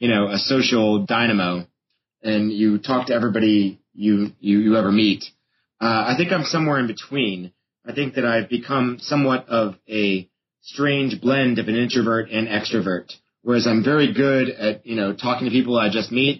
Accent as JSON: {"language": "English", "town": "Fort Walton Beach", "region": "Florida", "country": "United States", "tie": "born there", "said": "I'm actually a military brat. I was born on Eglin Air Force Base in Fort Walton Beach, Florida. And then from there, it was just a long history of places in which my family and I moved to."}